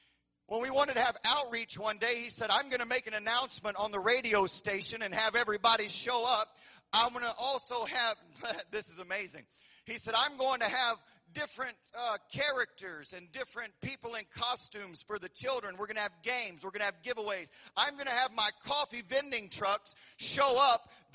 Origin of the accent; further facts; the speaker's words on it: Texas, United States; all the papers were written in French, and I'm a Texan.